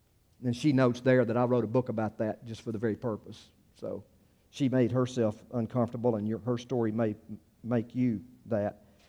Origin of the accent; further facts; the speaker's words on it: United States; And I said, yeah, I'm American. You're American. Yeah, I'm American.